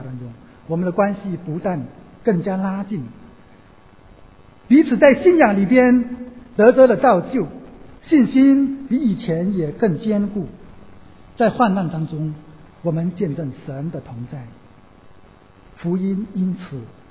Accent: China; 用我们中国人在大陆学的那个词并肩作战

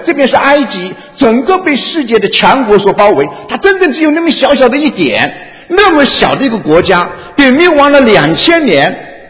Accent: China; now in United States; 因为我们知道我们从大陆来所那个所处的地方，那个国家是一个无神论的

